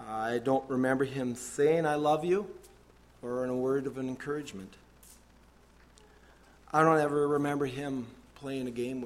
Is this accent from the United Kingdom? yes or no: no; Pine Island, United States; We grew up in Pine Island, so how many of you know … ? Okay, so some of you do, some of you don't. I come from a family of 10 siblings.